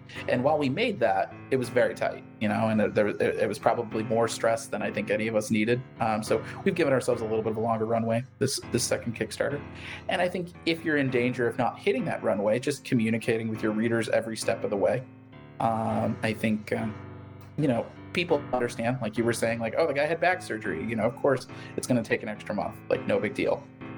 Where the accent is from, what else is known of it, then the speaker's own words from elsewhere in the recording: St. Louis, Missouri, United States; The weirdest thing that happened in my hometown. Trying to think of, like, the history of St. Louis and, like, what are some weird things that happened there.